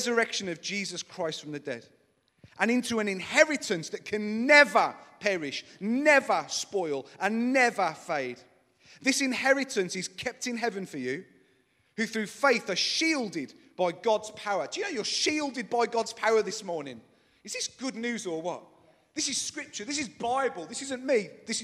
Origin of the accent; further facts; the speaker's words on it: Upper Gornal, West Midlands, United Kingdom; when I was a kid growing up on Lawnswood Road, technically Lower Gornal, but really Upper Gornal, right? Let's be honest. I don't know where I come from.